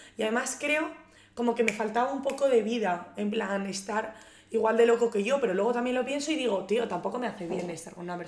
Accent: Asturias, Spain; yo soy de Asturias, pero Asturias se me ha quedado muy pequeño

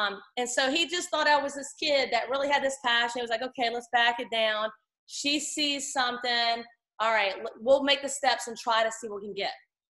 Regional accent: Virginia, United States; Boo Williams, who I played for, I'm from Virginia.

